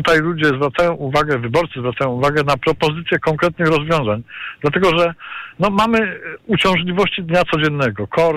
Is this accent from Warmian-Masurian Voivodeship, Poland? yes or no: no; Kraków, Lesser Poland, Poland; ja jestem krakowianinem, więc znam jakby mentalność mieszkańców miasta.